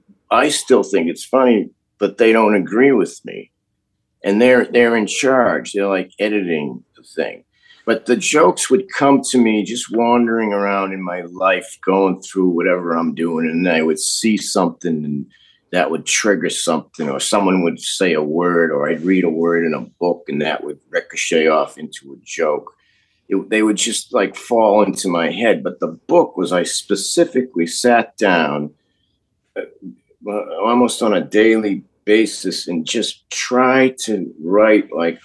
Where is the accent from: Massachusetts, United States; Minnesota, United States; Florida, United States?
Massachusetts, United States; Burlington; Yeah, well, I grew up in Burlington, Massachusetts, and then I went to school in Boston, Emerson College.